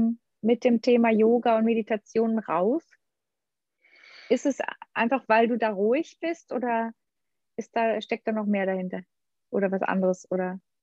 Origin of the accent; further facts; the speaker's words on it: East Germany, Germany; Und ich bin ja im Osten aufgewachsen und da musste jeder Sport machen.